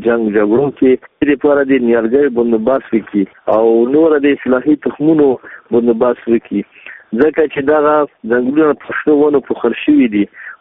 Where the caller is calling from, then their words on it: Paktia, Afghanistan; د پکتیا ولایت د یو زدای نه